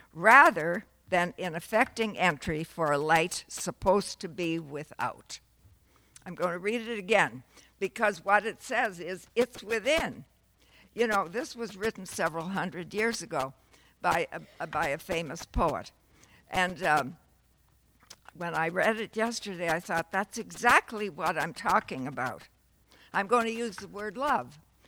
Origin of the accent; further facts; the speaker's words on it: Toronto, Ontario, Canada; I'm from Toronto, Canada. I bring you greetings from our country